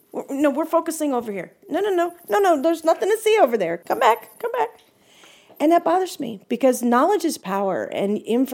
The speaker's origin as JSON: {"language": "English", "region": "New York", "country": "United States", "tie": "born there", "said": "I'm a New Yorker by birth."}